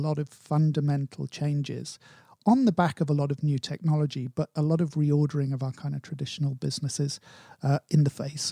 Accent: United Kingdom; I have a heads up on most people because, you know, I'm British.

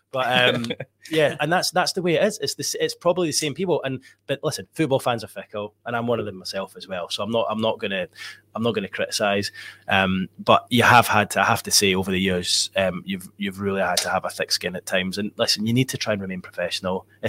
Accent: Scotland, United Kingdom; now in England; the fact that I'm from Scotland.

